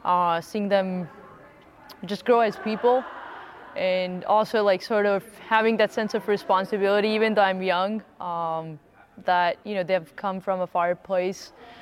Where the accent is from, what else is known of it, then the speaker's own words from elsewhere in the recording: India; now in United States; I'm originally from India, but I've lived in the U.S. for more than half my life.